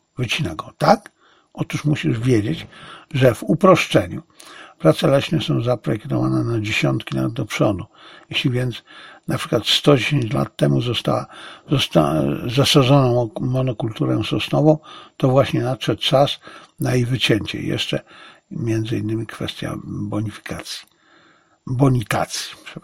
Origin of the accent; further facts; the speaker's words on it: Zabrze, Silesian Voivodeship, Poland; jak to u mnie na Śląsku w Zabrzu mówiło się, na musiku.